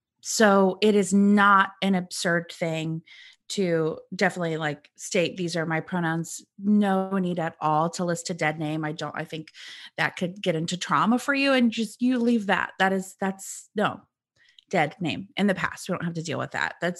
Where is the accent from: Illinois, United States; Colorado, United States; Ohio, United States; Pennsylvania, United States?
Illinois, United States; But I'm originally from Central Illinois, so I grew up like go Cubs, go Bears